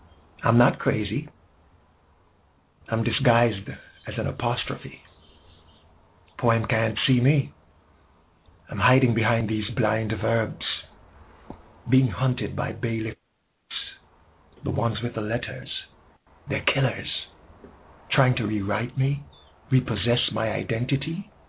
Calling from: Jamaica

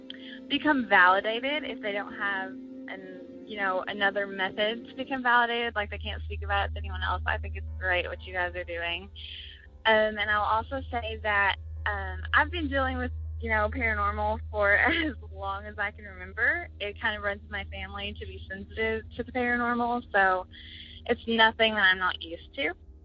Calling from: Kentucky, United States; I'm calling from Kentucky.

